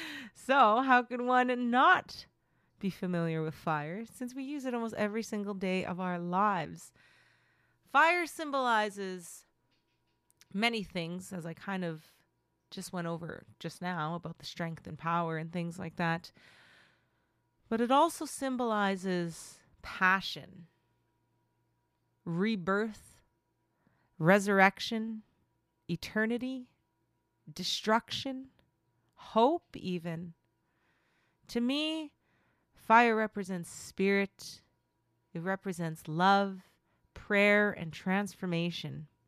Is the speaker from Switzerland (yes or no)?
no; Broken Head Ojibwe Nation, Manitoba, Canada; I am from the Fish Clan, and my home community is Broken Head Ojibwe Nation.